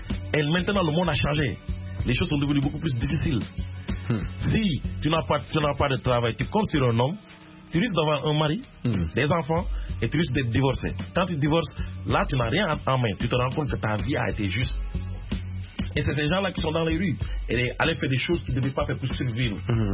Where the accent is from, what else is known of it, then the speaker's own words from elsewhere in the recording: Senegal; chez moi, au Sénégal, je le dis, j'ai ouvert une télé.